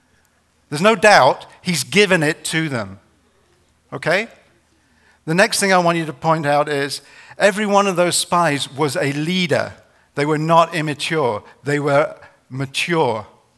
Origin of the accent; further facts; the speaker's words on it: England, United Kingdom; When I was growing up in England, we used to live in this place called the Peak District